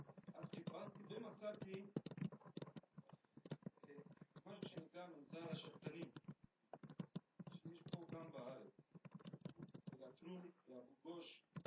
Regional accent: Argentina; גדלתי במשפחה נוצרית קתולית, וכשהייתי צריך לעבוד את התיכון, ההורים החליטו להביא אותי לבית ספר פרטי. בארגנטינה יש בתי ספר נוצרים פרטיים שנקראים יותר טובים.

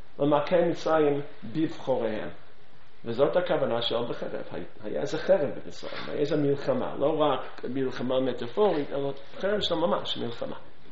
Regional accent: United States; accent: American; Hebrew is a second language; לפי המבטא שלי אני אמריקאי, נכון? אני בא מאומה, לדעתי יחסית חכמה.

